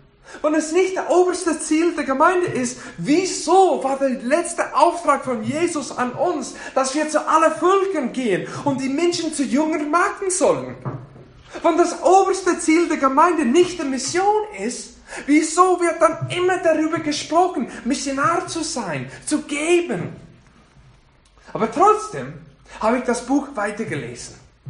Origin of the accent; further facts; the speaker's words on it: United States; während meiner Kindheit in den USA bin ich sehr oft in meine Gemeinde gegangen.